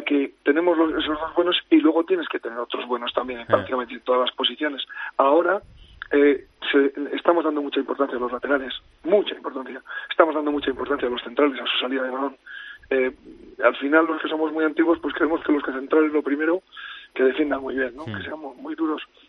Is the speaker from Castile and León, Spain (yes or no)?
yes; Salas de los Infantes, Castile and León, Spain; es un apodo de mi pueblo, de Salas de los Infantes, que viene de tradición